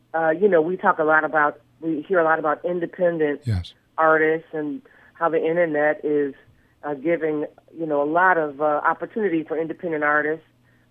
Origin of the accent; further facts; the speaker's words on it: Jackson, Michigan, United States; But I grew up in Jackson, Michigan, not far from Detroit.